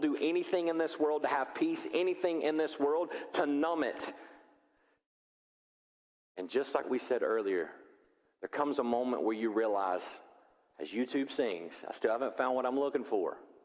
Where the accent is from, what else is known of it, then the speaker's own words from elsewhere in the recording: the South, United States; I mean, we grew up here in the Bible Belt in the South.